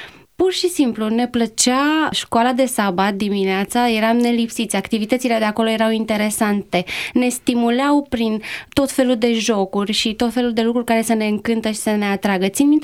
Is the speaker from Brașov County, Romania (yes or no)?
no; Bucharest, Romania; born there; M-am născut în București, într-o familie adventistă.